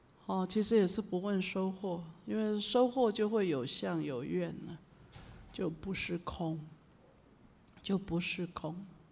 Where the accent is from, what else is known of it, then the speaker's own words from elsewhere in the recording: China; 妙法莲华经是我们中国人所爱的了